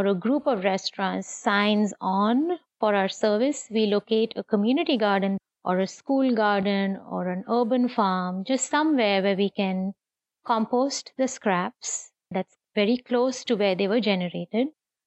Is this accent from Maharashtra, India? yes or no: yes; Mumbai, Maharashtra, India; now in San Diego, United States; I'm a city girl. I grew up in Mumbai, lived in skyscrapers, have nothing to do with farms or land.